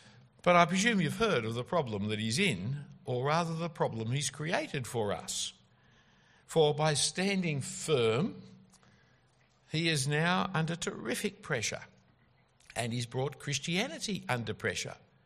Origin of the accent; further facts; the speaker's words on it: Australia; And as an Australian, I like free speech.